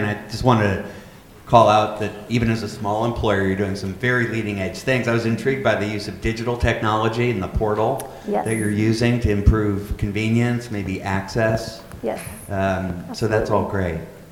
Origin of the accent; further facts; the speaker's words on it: Pittsburgh, Pennsylvania, United States; I grew up in Pittsburgh.